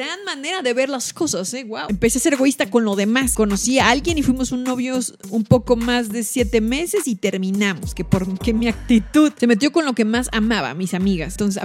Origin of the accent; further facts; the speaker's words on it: Campeche, Mexico; me preguntaba que de dónde soy y me dice, soy de Campeche. Y dije, no manches, yo también.